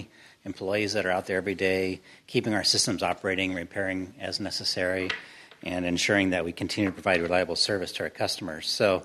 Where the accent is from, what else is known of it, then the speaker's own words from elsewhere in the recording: Illinois, United States; can go all the way to the childhood farm I grew up in Illinois